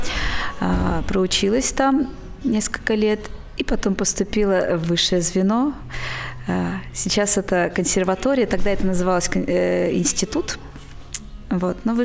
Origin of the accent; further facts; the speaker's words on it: Volzhsky, Volgograd Oblast, Russia; also born or lived in Rivne, Ukraine; now in Sochi, Russia; Я родилась на Украине, в городе Ровно. Но всю свою сознательную жизнь я прожила в Волжском, в Волгоградской области. А сейчас мы живем с семьей в Сочи уже больше 4 лет.